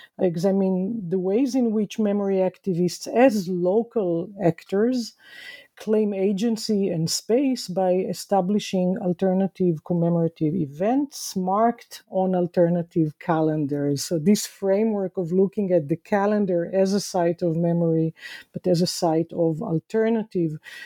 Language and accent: English; Israel; Growing up in Israel in the 1970s and 1980s